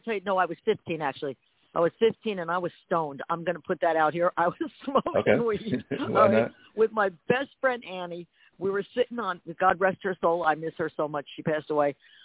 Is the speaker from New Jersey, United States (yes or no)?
yes; Perth Amboy, New Jersey, United States; because I grew up in Perth Amboy, New Jersey.